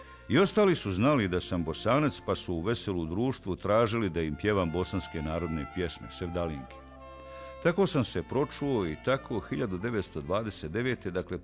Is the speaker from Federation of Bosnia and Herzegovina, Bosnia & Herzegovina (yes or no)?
no; Banja Luka, Republika Srpska, Bosnia & Herzegovina; born there; Rođen sam ovdje u Banjoj Luci.